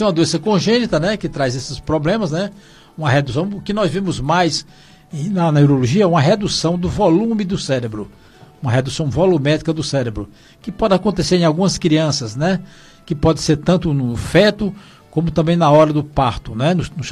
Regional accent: Ceará, Brazil; Olha, Dr. Pérez, eu estou atualmente na Avenida Leandro Bezerra. Local onde eu me criei ali perto, né? Perto da Praça do Socorro. Ali, quando criança, aquela rua chamava-se Rua do Salgadinho.

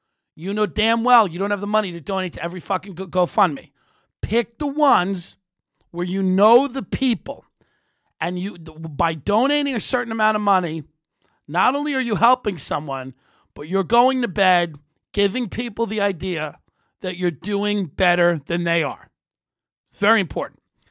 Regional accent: New York, United States; this little coke-dusted town I grew up in Long Island.

